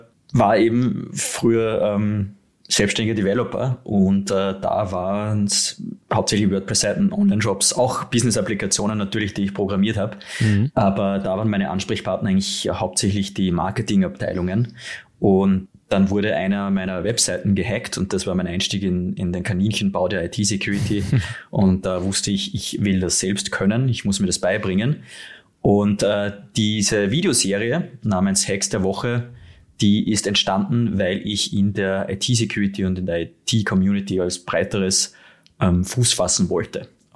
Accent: Austria; wie ihr vielleicht auch noch hören werdet, bin ich Österreicher und sitze hier jetzt im wunderschönen Wien

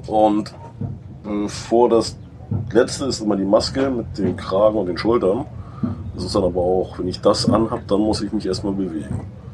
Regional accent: Hamburg, Germany; ich komme aus Hamburg

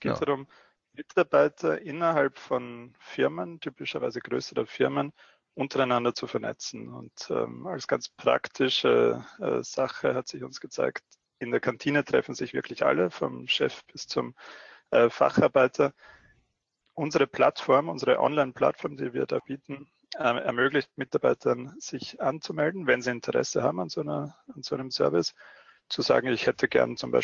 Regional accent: Austria; now in Vienna, Austria; Man hört es noch leicht in meiner Stimme. Ich bin Österreicher. Ich wohne in Wien und betreibe unser Wiener Büro. Habe aber auch 4 Jahre lang in Deutschland gearbeitet, weshalb sich alles ein bisschen vermischt hat schon.

